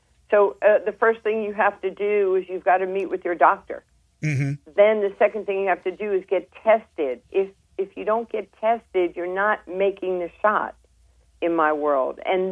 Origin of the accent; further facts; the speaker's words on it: New York, United States; because I am a New Yorker